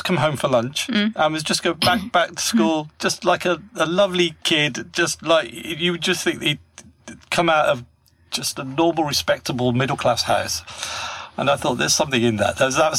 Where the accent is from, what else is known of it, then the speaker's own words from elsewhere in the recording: Birmingham, West Midlands, United Kingdom; I remember in Birmingham, where I was growing up in Birmingham